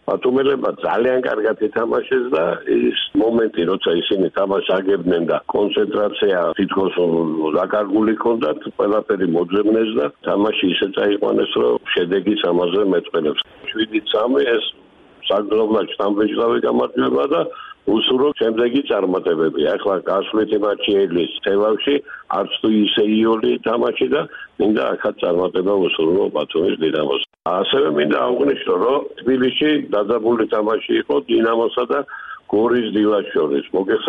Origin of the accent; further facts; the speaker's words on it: Batumi, Adjara, Georgia; მე როგორც ბათუმელი კაცი და გულშემატკივარი ვისურვებდი ამას